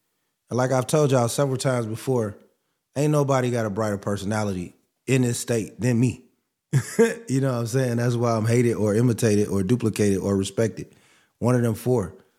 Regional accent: Gary, Indiana, United States; I'm from Gary, Indiana, man. I've had all black teachers.

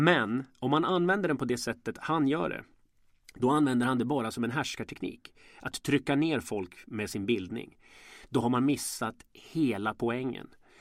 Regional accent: Gävle, Gävleborg County, Sweden; Jag är från Gävle, du är från Matfors.

